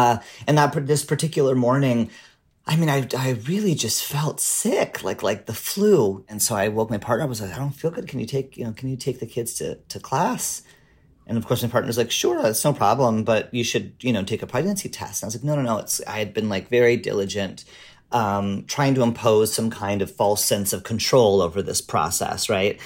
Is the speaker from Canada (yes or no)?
yes; Canada; now in United States; I am white. I'm a Canadian immigrant to the U.S.